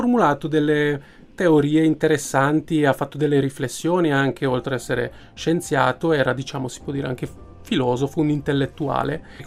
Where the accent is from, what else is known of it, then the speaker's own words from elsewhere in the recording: Budapest, Hungary; sono nato a Budapest e ho vissuto un po' anche quel clima di oppressione del comunismo